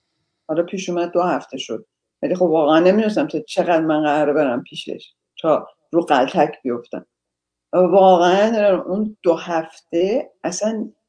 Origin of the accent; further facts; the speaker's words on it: Iran; moved away as an adult; also born or lived in Sweden; خلاصه گذشت تا سن 24 سالگی که من از ایران اومدم بیرون، اولین مهاجرتم به سوئد بود چون خواهر بزرگم سوئد زندگی میکرد.